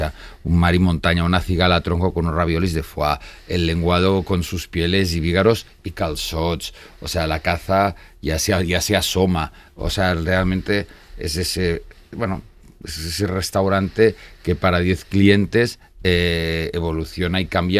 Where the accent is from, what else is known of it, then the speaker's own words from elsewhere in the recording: Catalonia, Spain; Yo soy un catalán muy madrileño, muy español, o sea, y muy catalán.